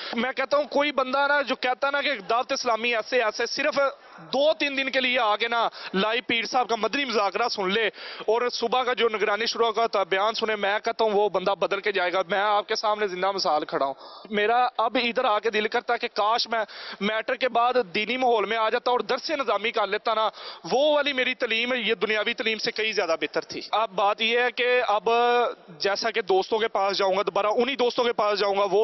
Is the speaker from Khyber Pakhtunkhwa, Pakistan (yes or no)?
no; Hafizabad, Punjab, Pakistan; میں حافظ آباد پنجاب سے آیا ہوں پہلی دفعہ ماہ رمضان کے اعتکاف کے لیے.